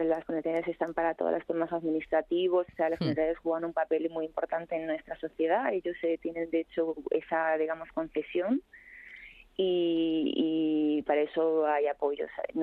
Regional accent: Castile and León, Spain; Yo vivía en mi pueblo, en León

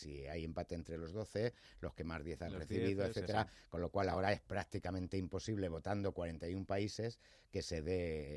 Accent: Spain; aquí los españoles somos tan tremendistas

